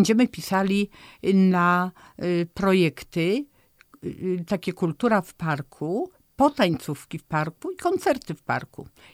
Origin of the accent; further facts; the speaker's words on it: Olsztyn, Warmian-Masurian Voivodeship, Poland; ja, stara olsztynianka z krwi i kości, zatorzanka, więc Zatorze znałam, ale dowiadywałam się wielu ciekawych rzeczy na temat miejsc z innych dzielnic Olsztyna